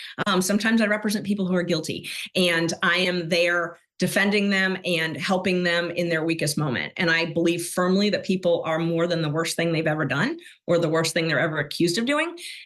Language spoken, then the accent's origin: English; Clearwater Beach, Florida, United States; moved away as an adult; now in Atlanta, United States; No, I'm actually from Florida. So I grew up on the beach. I'm a beach girl. Grew up in Clearwater Beach.